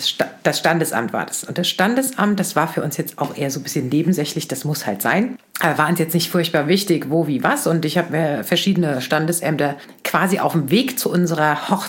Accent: Wiesbaden, Hesse, Germany; born or raised there

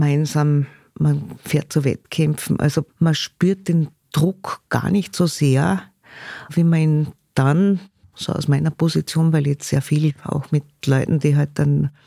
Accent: Austria; jetzt noch nicht ganz so stark bei uns in Österreich, weil einfach Vereinsstrukturen und eine Basis noch da ist

